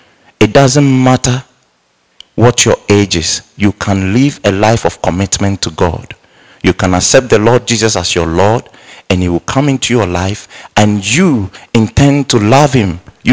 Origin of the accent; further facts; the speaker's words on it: Ghana; my natural upbringing, I'm Ghanaian, in our culture, people take care of other kids